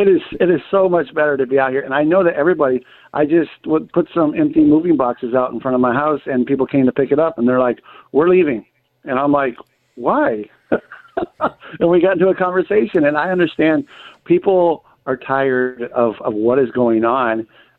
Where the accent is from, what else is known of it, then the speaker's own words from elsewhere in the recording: California, United States; just because I try not to tell people I'm from California because then they look at you weird.